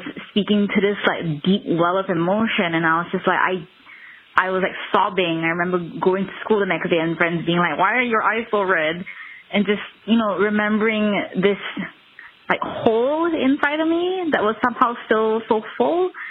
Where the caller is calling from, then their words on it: Kuala Lumpur, Malaysia; I'm calling from Kuala Lumpur, Malaysia.